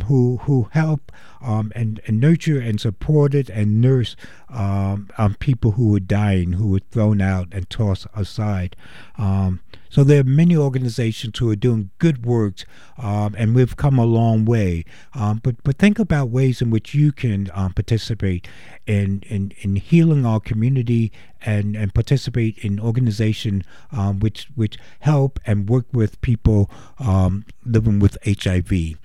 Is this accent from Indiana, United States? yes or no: no; New York City, New York, United States; I lived in my hometown, New York City, in the late 70s and early 80s